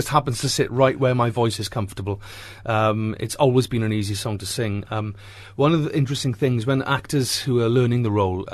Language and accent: English; Wales, United Kingdom; I'm a huge … fan, and when my record company, you know, being Welsh, said to me